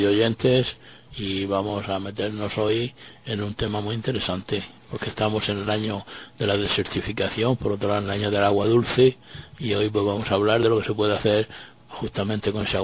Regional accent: Region of Murcia, Spain; Desde luego, además siendo de murciano, no podía yo privarme de organizar una huerta, ¿no?

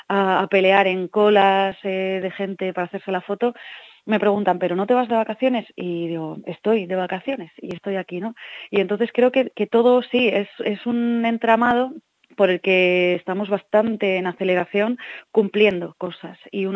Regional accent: Asturias, Spain; en Asturias, donde ahora resido esta temporada y de donde soy

